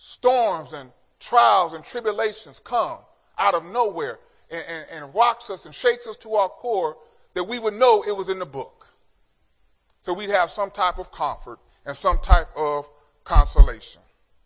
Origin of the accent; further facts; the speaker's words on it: California, United States; Remember, I'm from California, so I move from coast to coast.